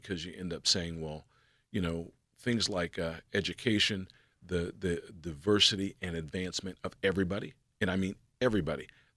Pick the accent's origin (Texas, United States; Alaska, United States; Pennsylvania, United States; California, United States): Pennsylvania, United States; Pittsburgh; Homewood, Hill District, Oakland, Northside.